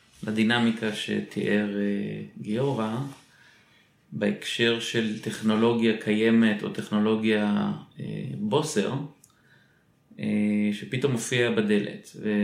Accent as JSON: {"language": "Hebrew", "town": "Haifa", "region": "Haifa District", "country": "Israel", "said": "אני חיפאי."}